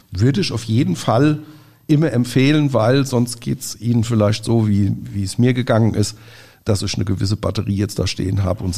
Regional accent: Mainz, Rhineland-Palatinate, Germany; Also als Mainzer

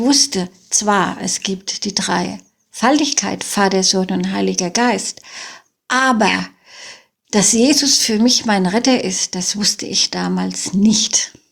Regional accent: Frankfurt, Hesse, Germany; Ich habe zwei Brüder. Ich komme aus der Stadt Frankfurt. Habe da gelebt und gewohnt, gearbeitet, Familie gegründet. Ja. Ich bin jetzt 71 Jahre alt

